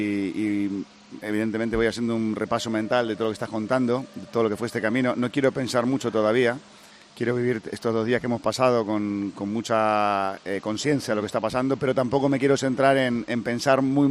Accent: Argentina; now in Spain; Yo soy argentino, pero llegué aquí hace 30 años.

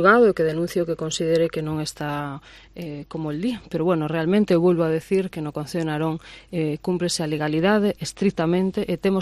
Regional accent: Narón, Galicia, Spain; os que somos de Narón de toda a vida, os que vivimos aquí, eu teño 41 anos, que vivín 41 anos menos os anos que estiven estudando fora

